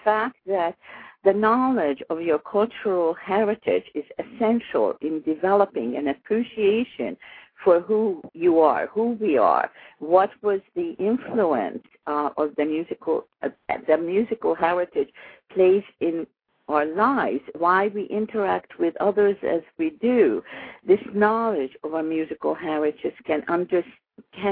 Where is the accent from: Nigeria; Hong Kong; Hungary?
Hungary; Budapest; English is a second language; now in United States; when I came to America from Budapest, the only language that I was able to speak was music and math and algebra.